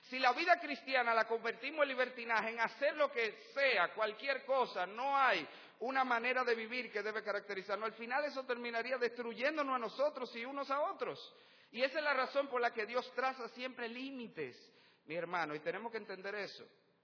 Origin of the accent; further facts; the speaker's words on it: Dominican Republic; Somos ciudadanos libres de República Dominicana.